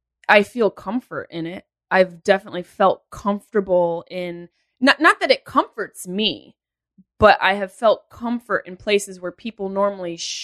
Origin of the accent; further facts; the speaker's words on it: Syracuse, New York, United States; Upstate New York, Syracuse.